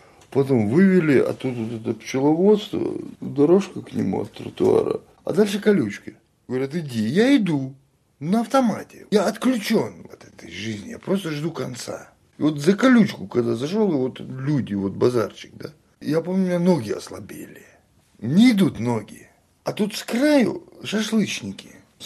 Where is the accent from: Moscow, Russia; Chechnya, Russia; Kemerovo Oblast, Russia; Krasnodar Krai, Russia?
Chechnya, Russia; вот когда я первый день сказал, что я чеченец